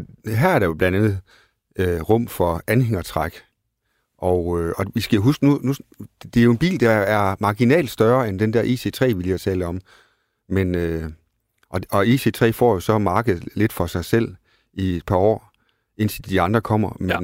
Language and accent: Danish; Sæby, North Denmark Region, Denmark; nu kommer jeg fra Nordjylland, Sæby i øvrigt.